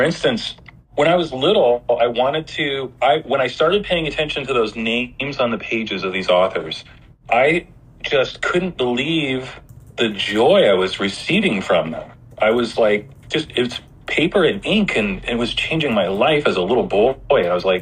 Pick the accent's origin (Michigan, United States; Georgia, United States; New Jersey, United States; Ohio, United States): Ohio, United States; I grew up in Ohio, which is pretty far from Mexico, but now I live in Southern California